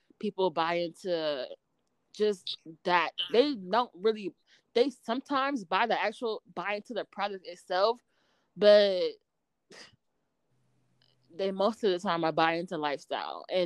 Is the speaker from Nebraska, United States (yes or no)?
no; Michigan, United States; moved away; Like, I came from Michigan to Toledo to Findlay to Columbus to Kentucky.